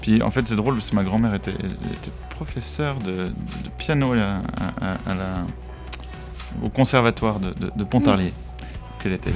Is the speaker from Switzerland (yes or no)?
yes; Vevey, Vaud, Switzerland; Et puis moi j'ai habité à Vevey, depuis que je suis à l'école